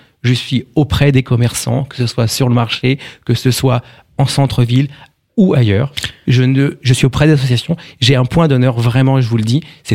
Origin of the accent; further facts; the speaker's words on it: Saint-Denis, Île-de-France, France; J'ai 42 ans, je suis dans le Val d'Oise depuis 10 ans. Je suis originaire de Seine-Saint-Denis, dans lequel j'ai grandi à Saint-Denis, tout simplement, dans le 93. J'ai vécu quasiment 15 ans dans cette belle ville. Après, j'ai déménagé dans le 92